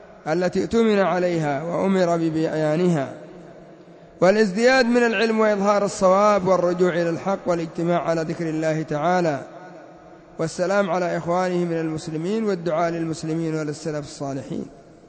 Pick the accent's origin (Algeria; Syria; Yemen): Yemen; وهكذا إخواننا الذين في خارج اليمن هم أخوة لنا، إنما اقتربوا في غير بلدنا